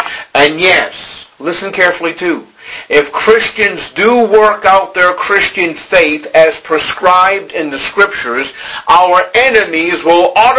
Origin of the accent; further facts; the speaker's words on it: Boston, Massachusetts, United States; When I was growing up in Boston, my entire neighborhood was all Italian.